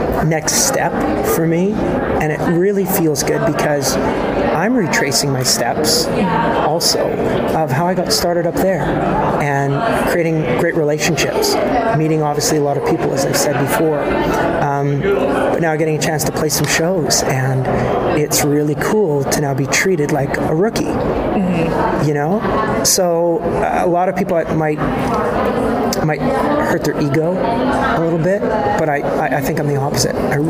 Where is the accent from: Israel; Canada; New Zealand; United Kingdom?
Canada; now in United States; as a Canadian